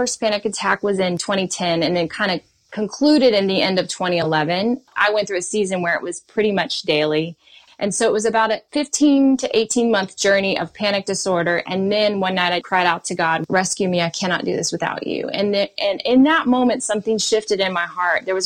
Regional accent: the South, United States; now in New York, United States; We moved to Manhattan from the South.

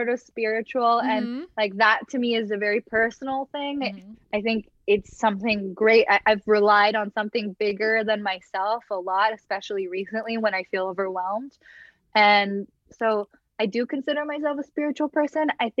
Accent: Los Angeles, California, United States; I mean, I grew up here in Los Angeles, and it's like the mecca of personal growth and self-help.

